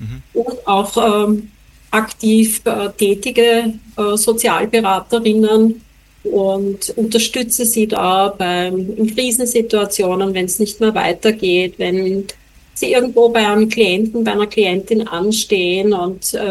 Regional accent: Fischamend, Lower Austria, Austria; now in Vienna, Austria; ich wohne am Stadtrand von Wien. Ich komme aus Fischerment. Das ist oder im Bezirk Bock an der Leitha.

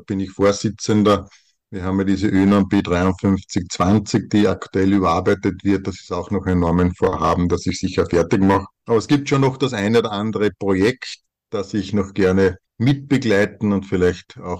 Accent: Austria; bei uns in Österreich also die Tropenhölzer eigentlich komplett verschwunden sind

